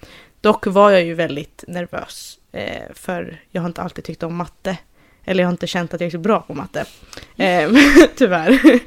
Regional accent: Stockholm, Stockholm County, Sweden; Jag är också från Stockholm.

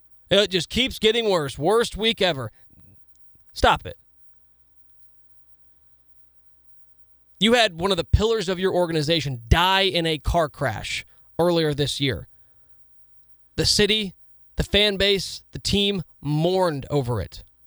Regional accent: Topeka, Kansas, United States; I grew up in Topeka. I grew up north of town. A lot of country roads.

